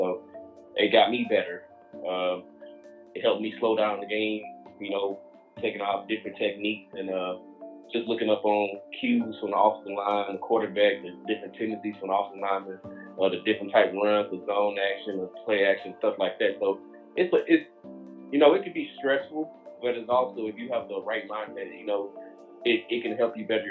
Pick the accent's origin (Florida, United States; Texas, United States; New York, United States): Texas, United States; Houston; I'm from Houston, Texas. I went to the University of Texas, played for 5 years there